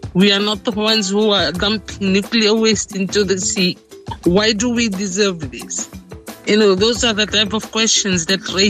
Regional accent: Nazula, Western Division, Fiji; I am from Nazula village in Yasawa, Fiji, with maternal links to Lama Lama Vanomba Lavo in the Lau group.

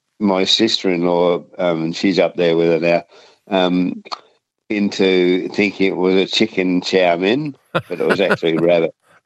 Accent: Castlemaine, Victoria, Australia; I grew up in Castlemaine.

